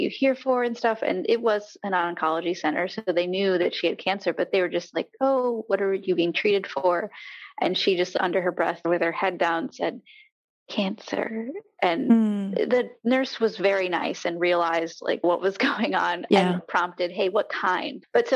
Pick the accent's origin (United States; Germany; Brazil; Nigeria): United States; Wisconsin; now in Long Island, United States; I'm originally from Wisconsin, but I very recently moved out to Long Island, New York.